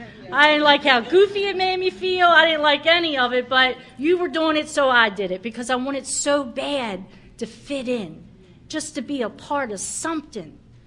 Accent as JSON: {"language": "English", "town": "Baltimore", "region": "Maryland", "country": "United States", "said": "I'm from Baltimore."}